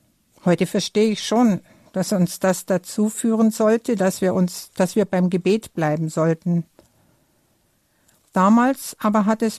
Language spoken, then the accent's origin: German; Lindenberg im Allgäu, Bavaria, Germany; born there; Geboren bin ich in Lindenberg im Allgäu.